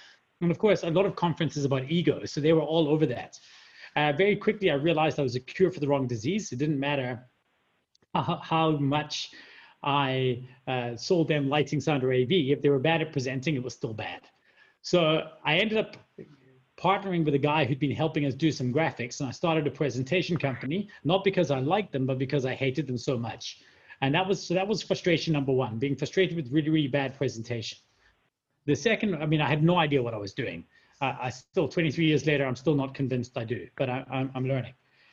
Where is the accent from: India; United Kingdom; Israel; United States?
United Kingdom; Scotland; now in South Africa; Now, I'm from Scotland, but live in South Africa.